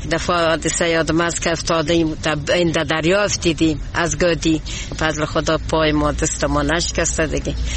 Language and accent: Persian; Herat, Afghanistan; ما از هرات هستیم،